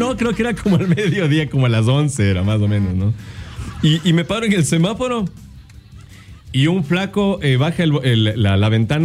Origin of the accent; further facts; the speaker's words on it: Quito, Pichincha, Ecuador; born there; Bueno, yo nací en Quito nomás, pero toda mi familia es de Guaranda.